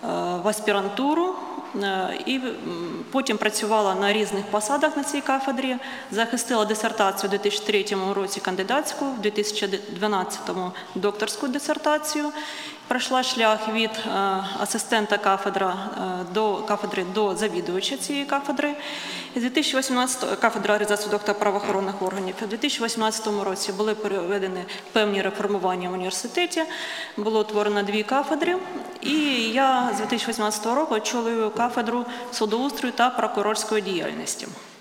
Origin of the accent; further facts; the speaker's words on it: Kharkiv, Kharkiv Oblast, Ukraine; незважаючи на те, що я з Харкова і змогла прибути вчасно на це засідання